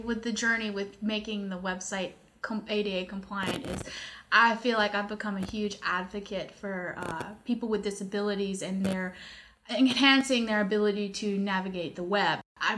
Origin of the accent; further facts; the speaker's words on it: Houma, Louisiana, United States; So I'm actually originally from Houma, Louisiana.